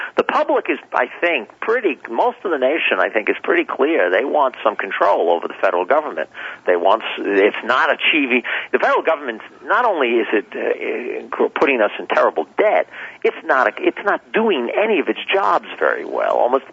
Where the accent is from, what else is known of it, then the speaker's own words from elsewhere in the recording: United States; And from my perspective, as an American, I want some attention be paid to the debt.